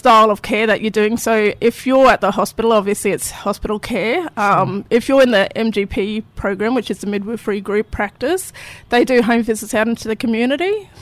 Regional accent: Mareeba, Queensland, Australia; So we're from Mareeba. So I'm Mullaridgee mob. Got a grandma from Yiriganji mob, Kokomini tribe, and also South Sea Islander.

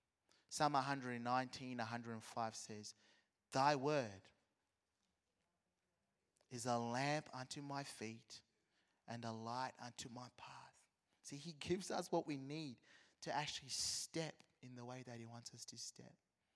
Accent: Zimbabwe; I'm like, man, I'm from Zimbabwe. I respect my elders.

